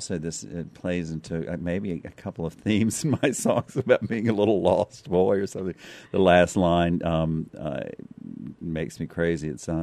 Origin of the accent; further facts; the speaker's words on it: Clinton, Mississippi, United States; Yes, I grew up in Clinton, Mississippi, right outside of Jackson.